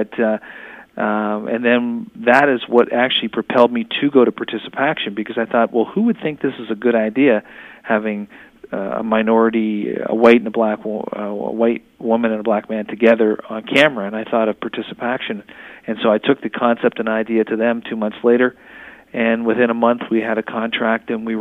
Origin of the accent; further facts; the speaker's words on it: Toronto, Ontario, Canada; it's a great place to grow up, as I did. And I grew up in Toronto